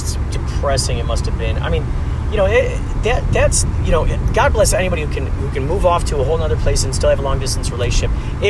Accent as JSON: {"language": "English", "town": "Carol Stream", "region": "Illinois", "country": "United States", "lives_now": "Los Angeles, United States", "said": "Normally from Chicagoland area, Carroll Stream."}